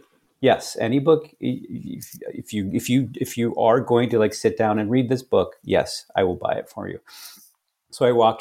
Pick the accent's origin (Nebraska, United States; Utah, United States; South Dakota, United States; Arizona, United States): Nebraska, United States; Omaha; I'm from Omaha, Nebraska, and my mom took me to this bookstore called B. Dalton Bookstore.